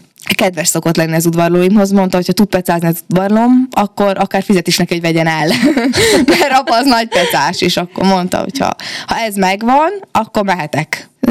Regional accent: Subotica, Vojvodina, Serbia; ugye én szabadkai vagyok

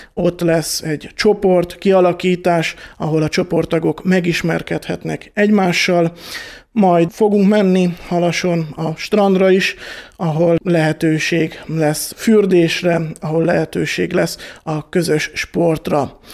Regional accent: Kalocsa, Bács-Kiskun, Hungary; Kalocsán születtem, és ott is jártam általános iskolába, illetve szakközépiskolába, a Dózsa György szakközépiskolába jártam mezőgazdasági szakra

